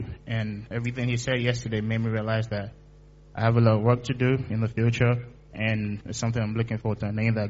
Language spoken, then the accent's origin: English; Nigeria; I'm from Nigeria.